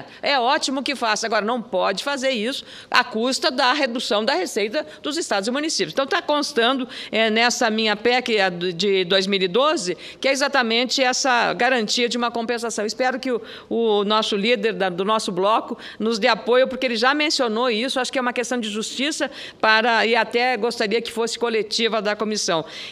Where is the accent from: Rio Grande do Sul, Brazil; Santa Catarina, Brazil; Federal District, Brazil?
Rio Grande do Sul, Brazil; como sou do Rio Grande do Sul